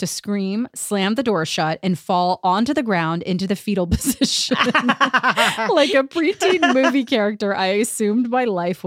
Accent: Maryland, United States; I grew up in Maryland, but yeah, we went to DC because it was close

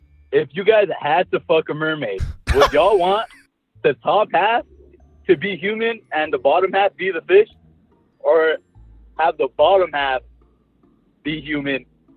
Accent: Riverside, California, United States; I'm from, Cali. Okay. That's all. From Mobile, actually, around Riverside.

